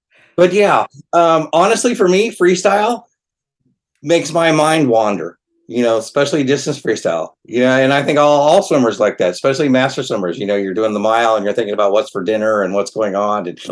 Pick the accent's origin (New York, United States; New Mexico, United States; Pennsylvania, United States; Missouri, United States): Missouri, United States; Well, I grew up in Missouri, out in farm country